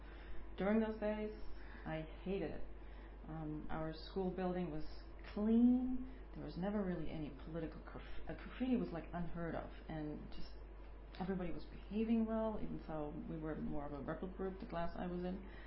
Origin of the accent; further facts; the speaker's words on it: Pfungstadt, Hesse, Germany; also born or lived in Hofgeismar; I was born in 1964 in Hofgeismar, Germany, which is a small little town near Kassel. My family moved to Funkstadt, which is was near Darmstadt, Frankfurt, sometime.